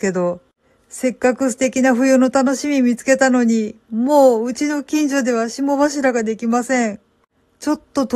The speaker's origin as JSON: {"language": "Japanese", "region": "Kansai", "country": "Japan", "lives_now": "Kanto, Japan", "said": "私、今は関東に住んでるんですけど、もともと関西人なんですよ。"}